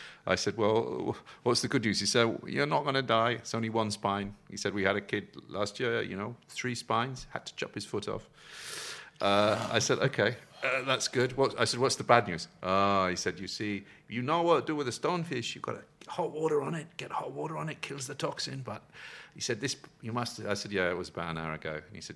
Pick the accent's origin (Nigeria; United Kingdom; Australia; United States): United Kingdom; England; So I go, and being very English